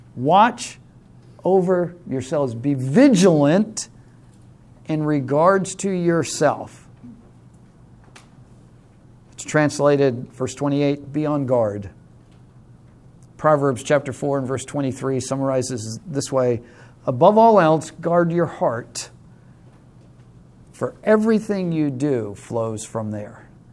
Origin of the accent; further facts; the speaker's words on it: New York, United States; I grew up on Long Island and in the water, so I know a little bit, but I'm not a ship captain by any means.